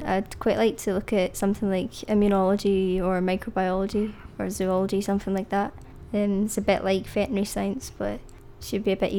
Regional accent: Scotland, United Kingdom; I'm from Silcoats as well, but I went to Dykesmans Primary School and I'm now in fifth year at Ardrossan Academy.

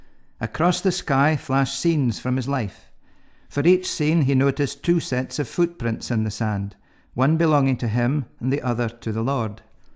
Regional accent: Fraserburgh, Scotland, United Kingdom; I was brought up in Fraserburgh by the North Sea. My grandfather was a fisherman, my dad a fish market salesman.

